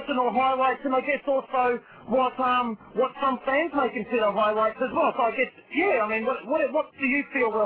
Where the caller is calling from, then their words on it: Sydney, New South Wales, Australia; Finding that here in Sydney as well. I'm calling you from the Uber Beach again. It's pretty laid back here.